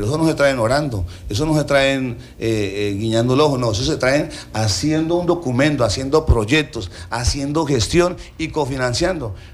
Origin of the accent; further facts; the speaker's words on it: Colombia; así, como buenos colombianos dejamos todo para última hora.